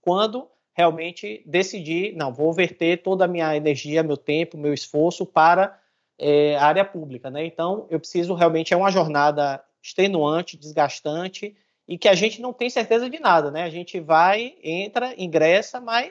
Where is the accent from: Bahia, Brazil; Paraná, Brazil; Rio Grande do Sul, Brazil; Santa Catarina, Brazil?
Bahia, Brazil; Salvador; also born or lived in São Paulo / Campinas; eu fui advogado da Petrobras aqui em Salvador, sou de Salvador, da Bahia